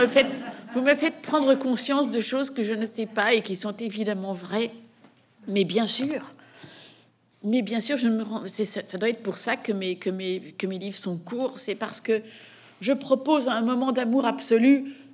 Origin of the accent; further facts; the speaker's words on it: Belgium; Je suis belge, je suis une brute. La Belgique est un pays extrêmement paradoxal.